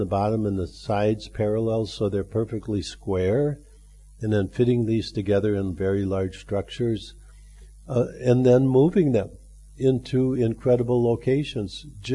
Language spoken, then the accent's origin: English; Minnesota, United States; When I grew up in Minnesota, we had an expression that winter gets the riffraff out.